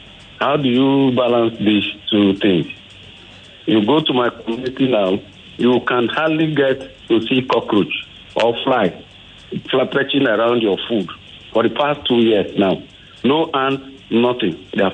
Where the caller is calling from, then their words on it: Ikorodu, Lagos, Nigeria; I'm calling from Ikorodu.